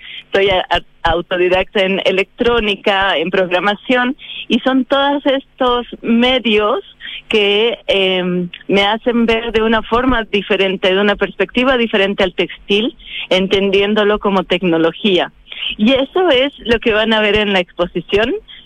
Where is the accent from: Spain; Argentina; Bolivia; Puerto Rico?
Bolivia; yo vengo de Bolivia. Tú sabes, es un país con una tradición textil muy grande. Yo, como todas las personas en Bolivia, estoy muy cerca de los textiles desde muy pequeña.